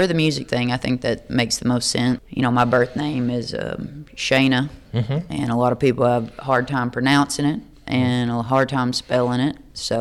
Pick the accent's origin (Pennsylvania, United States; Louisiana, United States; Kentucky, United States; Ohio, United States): Kentucky, United States; also born or lived in Obion County, Tennessee; I was raised in Kentucky. I was born right across the line in Tennessee in Obion County. And my dad's a farmer in Western Kentucky